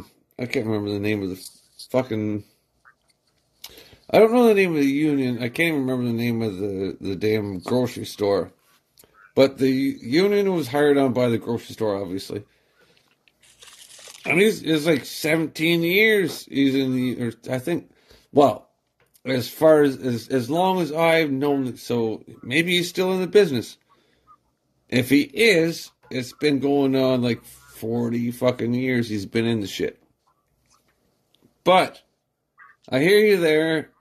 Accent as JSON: {"language": "English", "country": "Canada", "said": "No, I'm from Canada."}